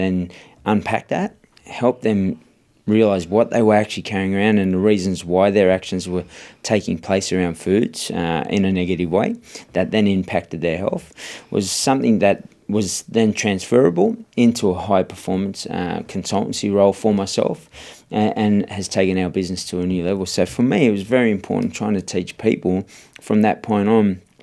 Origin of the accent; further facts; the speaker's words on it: Sydney, New South Wales, Australia; I grew up in Redfern, in Sydney